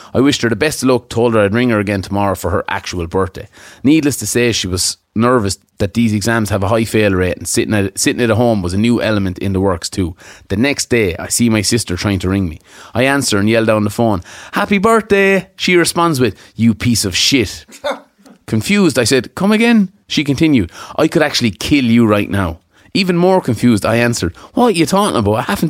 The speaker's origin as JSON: {"language": "English", "town": "Cavan", "region": "Ulster", "country": "Ireland", "moved": "as an adult", "lives_now": "Australia", "said": "I'm from Cavan and I moved to Australia in August with my boyfriend."}